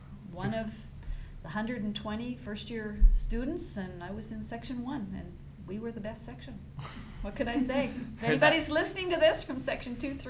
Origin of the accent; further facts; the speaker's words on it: Nelson, British Columbia, Canada; Okay, a small town girl. I'm from Nelson, British Columbia. My dad was born there.